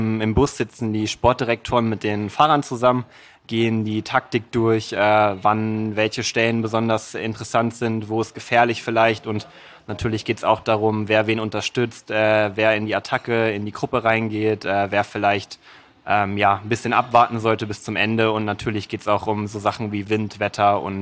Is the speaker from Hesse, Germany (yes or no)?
yes; Hesse, Germany; Ich komme eigentlich auch aus dem Rhein-Main-Gebiet